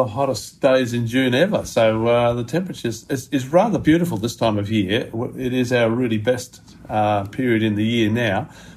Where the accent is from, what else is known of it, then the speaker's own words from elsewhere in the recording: Sydney, New South Wales, Australia; born there; I was born in Sydney, but I think I lost my southern resistance living up here so long.